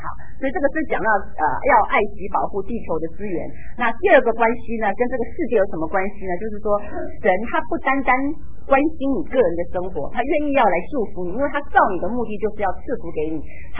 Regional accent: Taipei, Taiwan; 所以你到台北的，我有时候回以前回去的时候都还会觉得很纳闷

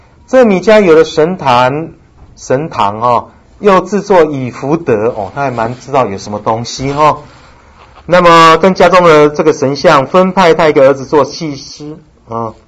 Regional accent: China; 因为他怕我们中国人不太能够理解

